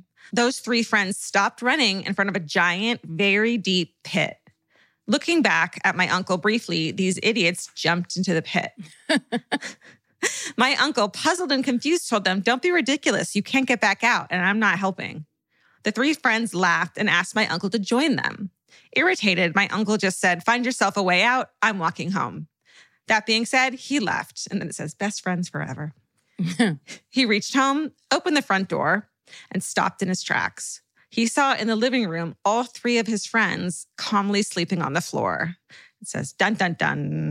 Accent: Dubai, United Arab Emirates; also born or lived in India; I was born and raised in Dubai, but my hometown is India.

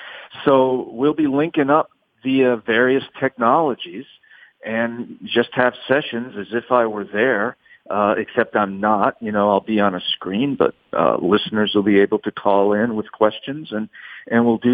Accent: Providence, Rhode Island, United States; also born or lived in New York City / New Orleans; You know, I grew up in Providence, Rhode Island, New York City, and New Orleans. And so I knew a lot of cops.

